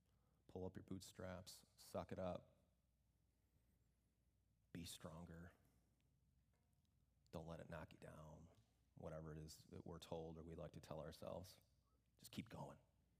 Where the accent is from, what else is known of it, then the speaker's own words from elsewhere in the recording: Illinois, United States; Growing up in the Chicago area, I wasn't like super familiar with flash floods.